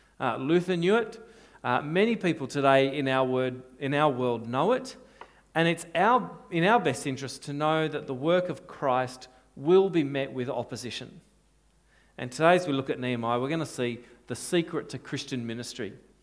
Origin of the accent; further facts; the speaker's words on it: Australia; Now, travelling through Europe as an Australian is a lot of fun because everything is over 200 years old, where in Australia we think everything is only 200 years old.